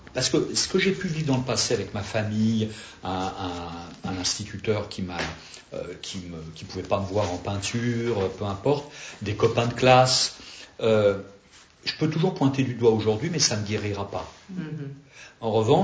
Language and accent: French; Gennevilliers, Île-de-France, France; also born or lived in Asnières; je suis né dans une banlieue, pour ceux qui connaissent, Gennevilliers. Après, je suis pas né là, mais j'ai grandi à Gennevilliers, après Asnières et tout ça.